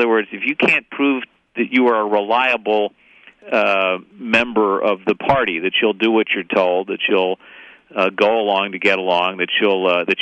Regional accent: Illinois, United States; I grew up in Cook County

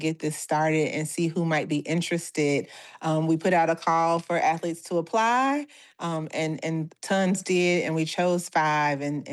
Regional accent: Chicago, Illinois, United States; also born or lived in Milwaukee, Wisconsin; I'm from Chicago and Milwaukee, and just as we were traveling.

